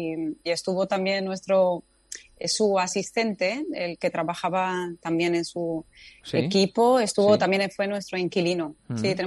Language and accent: Spanish; Spain; moved away as an adult; now in Qatar; yo creo que fui la primera española que vine aquí.